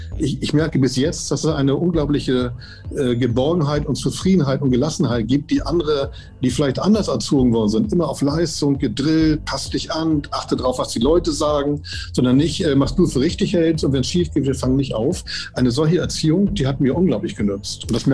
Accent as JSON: {"language": "German", "region": "Hamburg", "country": "Germany", "tie": "born there", "said": "ich bin Jahrgang 55, in Hamburg geboren, habe in Hamburg studiert, Jura."}